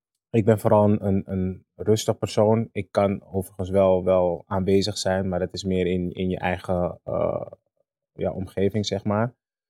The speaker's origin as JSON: {"language": "Dutch", "town": "Amsterdam", "region": "North Holland", "country": "Netherlands", "tie": "born or raised there", "said": "Ik ben geboren in Amsterdam Zuidoost. Al heel vroeg ben ik naar Amsterdam West verhuisd. Via de Overtoom, Bosselommer, uiteindelijk in Geusvat beland."}